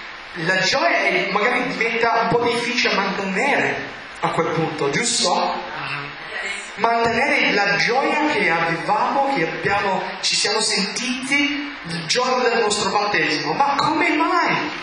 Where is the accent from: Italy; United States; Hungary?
United States; East Coast; Italian is a second language; io sono dalla East Coast e quindi io tendo di essere sempre lì e voglio essere sempre lì